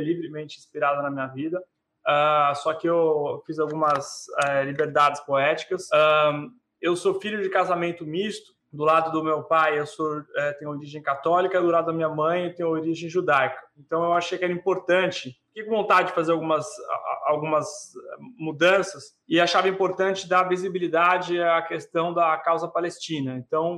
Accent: São Paulo, Brazil; E troquei São Paulo, que é minha cidade natal, que eu amo de paixão, por Nova York, porque eu achei que era mais plausível um menino de origem metade israelense, metade palestina

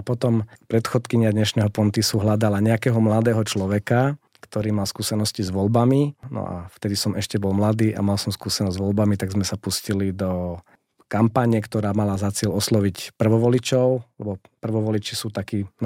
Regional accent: Banská Štiavnica, Banská Bystrica Region, Slovakia; ja som z Banskej Štiavnice pôvodom. Som z takej idealistickej rodiny.

